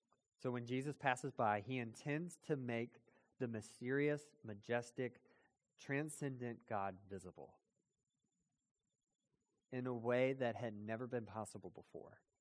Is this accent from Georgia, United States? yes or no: yes; Savannah, Georgia, United States; I grew up in Savannah my whole life.